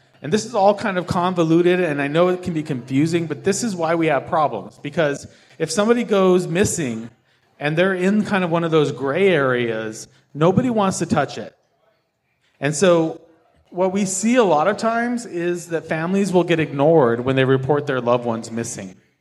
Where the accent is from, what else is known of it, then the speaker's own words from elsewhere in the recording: New Mexico, United States; I'm from New Mexico, and this case actually has ties into my home state